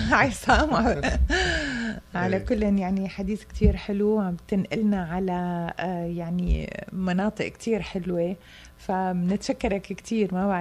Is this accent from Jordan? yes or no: no; Syria; أنا سورية